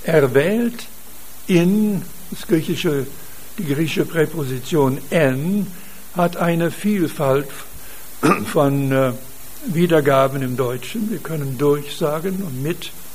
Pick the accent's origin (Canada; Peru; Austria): Canada; Western Canada; Ich komme aus dem Westen Kanadas, vielleicht habe ich das Beispiel hier schon einmal gebraucht, ich weiß nicht. Und als Junge habe ich die Kühe geholt, manchmal zu Fuß, manchmal zu Pferd.